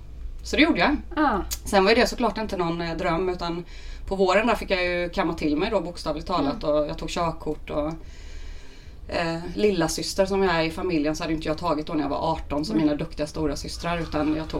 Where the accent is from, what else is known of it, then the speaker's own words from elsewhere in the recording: Småland, Sweden; och är tvättäkta smålänning från början. Uppvuxen i en liten fantastisk by som heter Väckelsång.